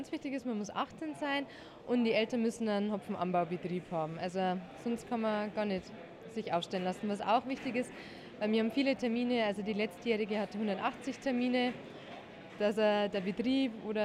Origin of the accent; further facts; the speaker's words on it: Wolnzach, Bavaria, Germany; Also wir haben bei uns in Wolnzach ein Volksfest und da ist immer ein Wahlabend.